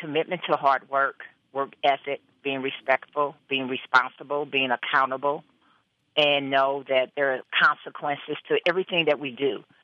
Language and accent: English; East St. Louis, Illinois, United States; growing up in East St. Louis, Illinois, and having a dream, wanting to do great things, but always having the community on my mind